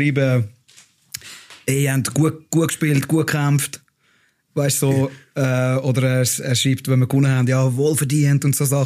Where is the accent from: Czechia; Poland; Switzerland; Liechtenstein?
Switzerland; Adliswil, Zurich; Ich bin in Adiswil aufgewachsen.